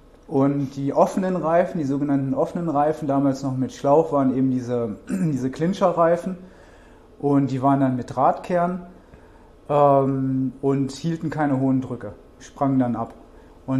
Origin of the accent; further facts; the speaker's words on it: Hanover, Lower Saxony, Germany; Und dann gab es aber in Hannover, wo ich herkomme, tatsächlich